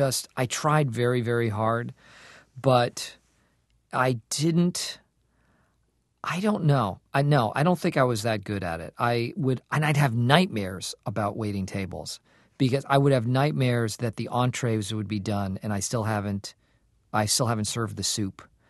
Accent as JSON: {"language": "English", "town": "Acton", "region": "Massachusetts", "country": "United States", "tie": "born or raised there", "said": "I grew up in Acton, Massachusetts."}